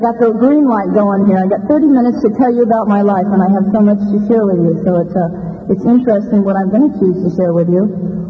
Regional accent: San Francisco, California, United States; also born or lived in San Jose; my childhood, I grew up in San Francisco. I was born in San Jose. So when I came across the Bay Bridge, this is really special.

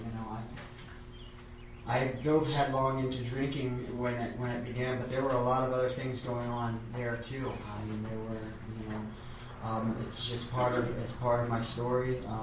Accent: Pennsylvania, United States; And I spent a lot of my childhood doing, growing up in the Poconos. You know, that's all we had was woods everywhere.

